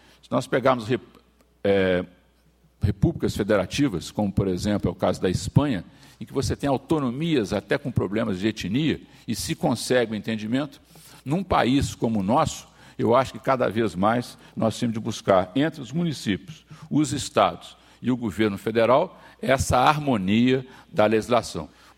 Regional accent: Minas Gerais, Brazil; nunca percamos de mente que nós somos mineiros

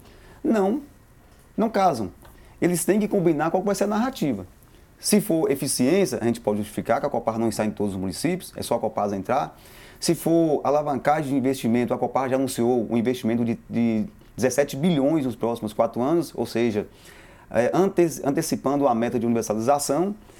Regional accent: Salinas, Minas Gerais, Brazil; Você já percebeu meu sotaque, né? Eu não sou de Belo Horizonte. Eu sou de Salinas, a região mais carente do nosso estado. Está ali coladinho no Vale do Jequitinhonha e Vale do Mucuri.

